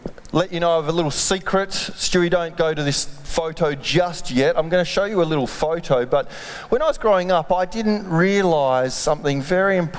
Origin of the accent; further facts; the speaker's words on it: Perth, Western Australia, Australia; Pretty normal bloke growing up in Perth, Western Australia.